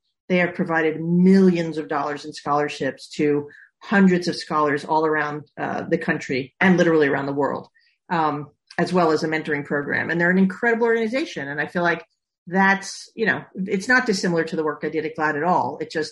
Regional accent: New York, United States; I grew up on Long Island, just like Harvey did.

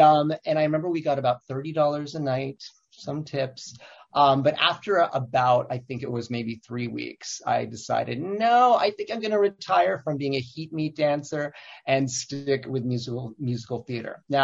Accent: Olean, New York, United States; So I grew up in Olean, New York, and I'm just old enough to have been a part of the era when being gay was

